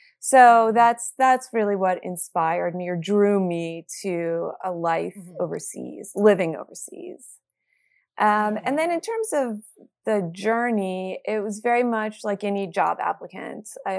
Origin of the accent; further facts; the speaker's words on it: Washington, District of Columbia, United States; So I am born and raised in Washington, D.C. So it's a very international city.